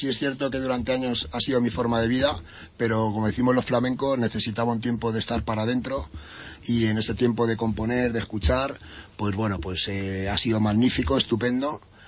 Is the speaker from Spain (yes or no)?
yes; Madrid, Community of Madrid, Spain; also born or lived in Extremadura; Yo soy natural de Madrid.